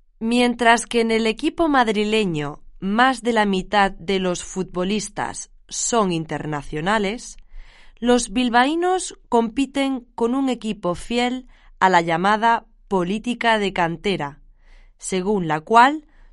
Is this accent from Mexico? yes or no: no; Dominican Republic; accent: Dominican; now in Spain; A pesar de que conservo mi acento dominicano, me siento aceptada por la sociedad española.